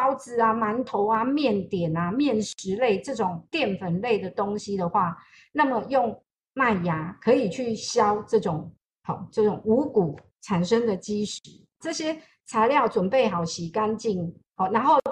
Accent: Taiwan; 我们台湾这边有一家饮料公司

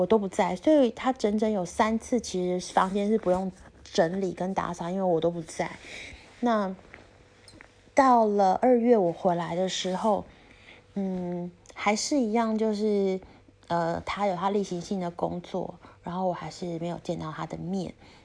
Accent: Taiwan; moved away as an adult; now in Europe; 我是台湾人，所以我们一直以来都是用很简单的语言在请管理人来传话

